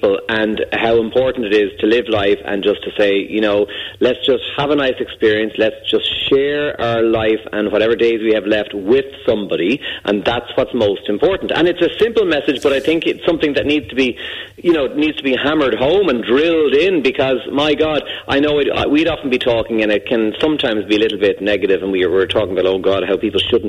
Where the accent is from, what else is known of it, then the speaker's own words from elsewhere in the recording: Ireland; I'm very Irish by saying I'm a bit too warm here in the office.